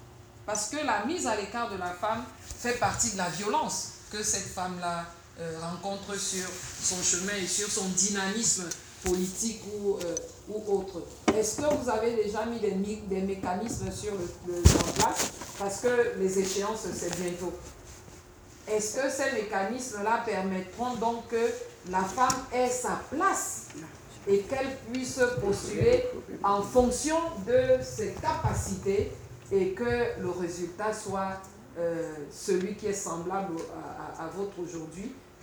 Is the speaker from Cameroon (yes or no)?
yes; Yaoundé, Centre, Cameroon; Moi, je viens de Kourou, donc c'est Yaoundé 4.